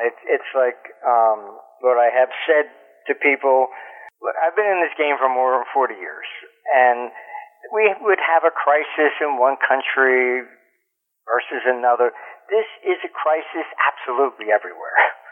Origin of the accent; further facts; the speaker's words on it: United States; And I said, I am American.